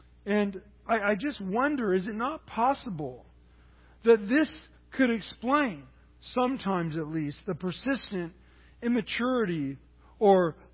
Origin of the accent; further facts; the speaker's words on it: San Luis Obispo, California, United States; I grew up in San Luis Obispo, which is a great agricultural area.